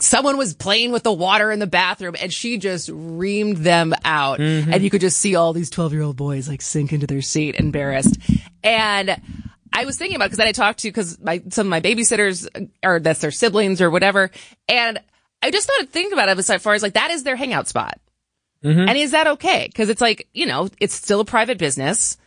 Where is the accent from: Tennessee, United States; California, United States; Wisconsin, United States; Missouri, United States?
Wisconsin, United States; Madison; I grew up in Madison.